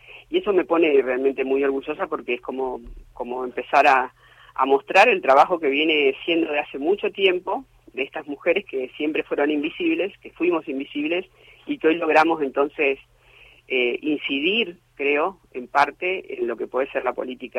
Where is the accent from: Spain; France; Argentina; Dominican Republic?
Argentina; Santa Fe; porque soy santafesina